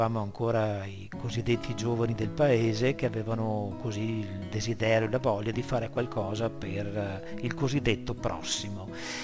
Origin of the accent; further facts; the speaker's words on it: Villaverla, Veneto, Italy; sono di Villa Verla